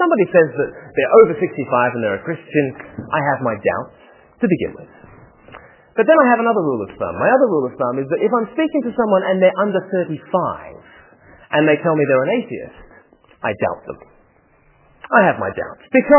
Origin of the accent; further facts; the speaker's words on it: Australia; I'm not as rude as most Australians, even though I am Australian.